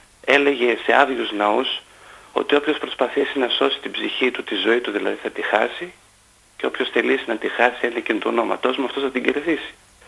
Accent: Thessaloniki, Central Macedonia, Greece; είμαι από Θεσσαλονίκη

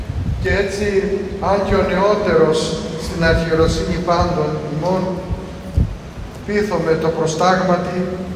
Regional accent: Heraklion, Crete, Greece; moved away as an adult; όταν ήρθα εδώ, νεαρό παιδί, από την ιδιαίτερη πατρίδα μου, την Κρήτη, το Ηράκλειο, να σπουδάζω την Ιερά Επιστήμη

